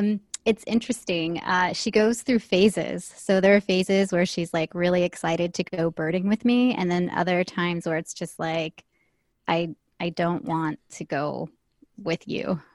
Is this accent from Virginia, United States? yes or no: yes; Virginia, United States; now in Maryland, United States; So I live in Maryland. I was born and raised in Virginia, and I've lived all over the place, but I live in Maryland now.